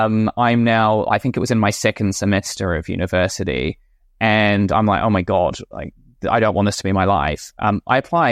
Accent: London, United Kingdom; born there; So born central London

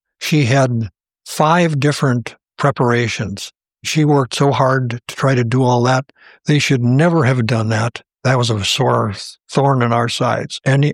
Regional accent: Valley City, North Dakota, United States; We grew up in Valley City, and my dad had been in Fingal. He grew up in Fingal, which is east and south of Valley City, 20 miles. My mom grew up in Rogers, which is north and west of Valley City.

